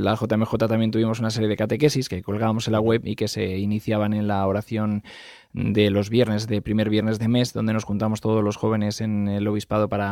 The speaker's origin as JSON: {"language": "Spanish", "town": "Algete", "region": "Community of Madrid", "country": "Spain", "said": "Yo soy de Algete, que es un pueblo de la diócesis que está a 30 kilómetros de Madrid, a 20 de Alcalá de Henares y del cual pues estoy muy orgulloso, claro."}